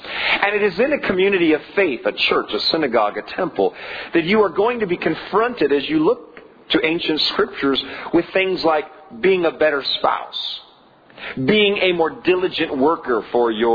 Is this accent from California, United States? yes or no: yes; California, United States; also born or lived in Dallas, Texas; I moved from California to Dallas, Texas. And I was from the Bay Area, California